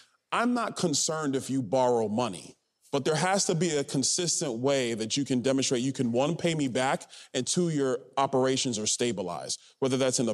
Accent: New York City, New York, United States; I'm a city kid. I'm from Brooklyn, New York.

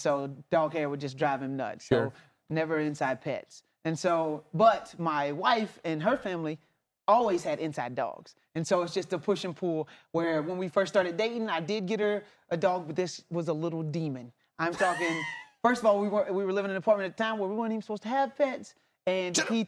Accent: Alabama, United States; now in Oklahoma, United States; Well, so I'm originally from Alabama. I live in Oklahoma now.

